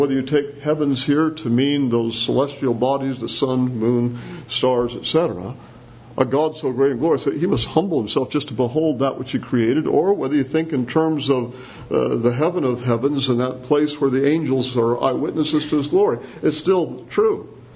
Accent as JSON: {"language": "English", "town": "Longview", "region": "Washington", "country": "United States", "said": "I'm from Longview, so I can say that, right?"}